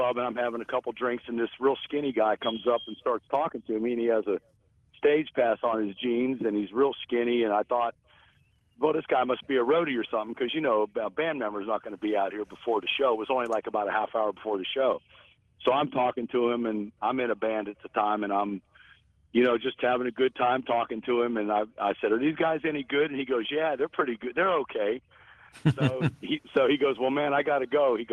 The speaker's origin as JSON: {"language": "English", "town": "Youngstown", "region": "Ohio", "country": "United States", "tie": "born or raised there", "said": "I grew up in Youngstown, only an hour from Cleveland"}